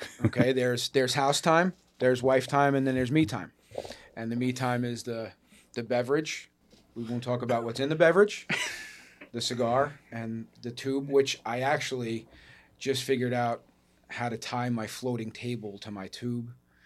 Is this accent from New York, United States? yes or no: no; New Jersey, United States; Been a renter my whole life, and moving up this way from Bergen County. You know, born and raised in Bergen County. To come to Passaic County into the woods